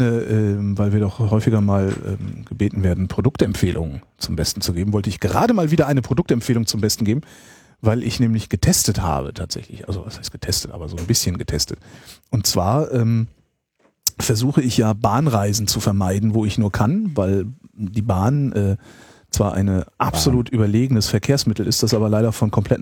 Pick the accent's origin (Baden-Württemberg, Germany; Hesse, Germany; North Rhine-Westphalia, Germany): North Rhine-Westphalia, Germany; Cologne; Auch von hier zum Beispiel nach Köln, wenn ich in meine alte Heimat fliege.